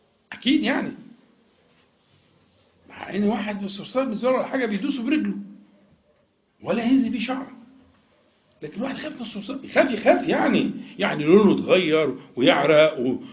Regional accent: Egypt; accent: Egyptian; وإحنا كمصريين بننطق الجيم بالطريقة دي، يعني دي جيم مصرية.

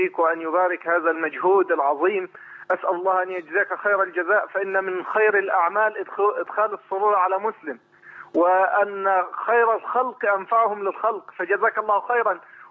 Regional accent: Mit Ghamr, Dakahlia, Egypt; أنا من ميت غمر حضرتك.

